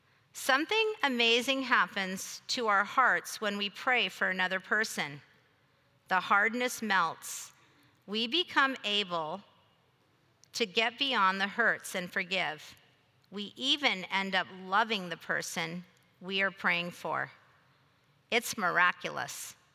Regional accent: California, United States; As some of you know, I grew up in Sonoma County. In fact, my parents and siblings live in Santa Rosa, where all the fires were.

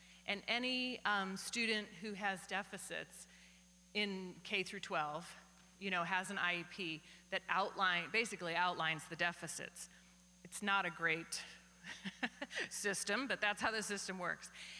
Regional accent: East Coast, United States; You can tell we're from the East Coast. We sort of gravitate back there for vacations.

